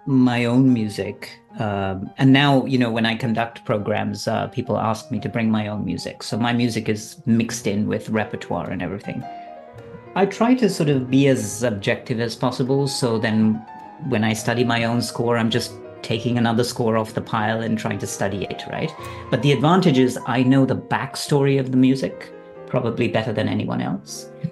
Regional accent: Dubai, United Arab Emirates; moved away as an adult; when I grew up in Dubai, I mean, I was there from, the age of four until I went to college, right? So 4 to 18. And Dubai at the time was a melting pot of South Asian and Middle Eastern culture and many other cultures, Western culture. I had a Western education.

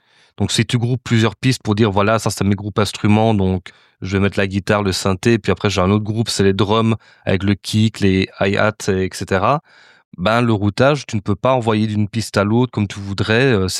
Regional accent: Belgium; je connais tout ce qui concerne la Belgique, je suis belge d'office

